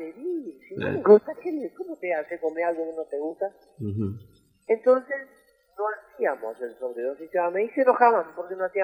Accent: Curuzú Cuatiá, Corrientes, Argentina; De Curuzú.

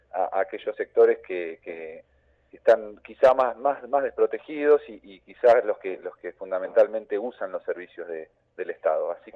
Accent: Río Gallegos, Santa Cruz, Argentina; also born or lived in Perito Moreno; a raíz de la erupción del volcán Hudson, con mi familia nos fuimos a vivir a Río Gallegos. Ahí viví hasta los 18, 19 años y hoy con 30 años, ya hace 12 años que vivo acá en la ciudad de Buenos Aires.

